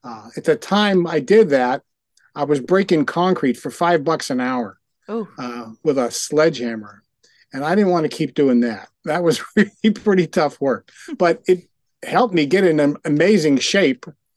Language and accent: English; Pittsburgh, Pennsylvania, United States; moved away as an adult; But I started out life in Pittsburgh, Pennsylvania. I left there when I was 18, and I've only been back to visit family, but that's where I was formulated.